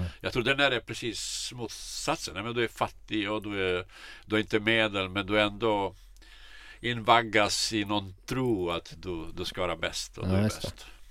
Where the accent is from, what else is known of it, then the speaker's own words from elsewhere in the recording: Kosovo; det finns egentligen tre landslaget då som Kosovo och där vi kommer ifrån har Kosovo